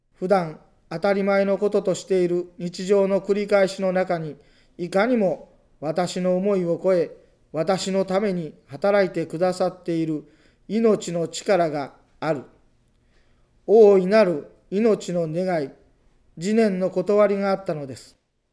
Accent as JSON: {"language": "Japanese", "region": "Nagano", "country": "Japan", "tie": "born there", "said": "私は信州の寺に生まれ、学校も宗門の大学に進みました"}